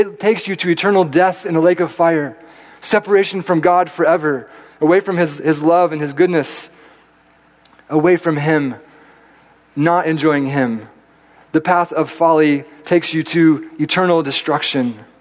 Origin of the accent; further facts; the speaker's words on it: Chattanooga, Tennessee, United States; I grew up in Tennessee, in Chattanooga, Tennessee, and we were pretty close to the Appalachian Trail.